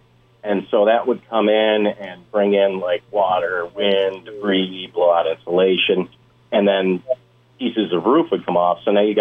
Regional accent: Missouri, United States; also born or lived in Wisconsin; I grew up originally in Missouri, so we have tremors, earthquakes

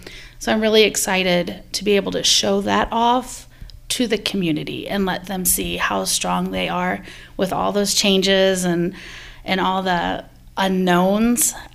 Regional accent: Davenport, Iowa, United States; also born or lived in Washington, United States; I actually am originally from Davenport. My family moved to this area and I graduated from Washington.

